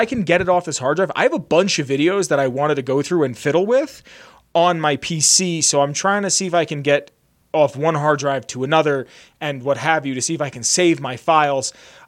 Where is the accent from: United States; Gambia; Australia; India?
United States; Pennsylvania; Also, it happened in my home state of Pennsylvania, which is just weird because Pennsylvania is the strangest state.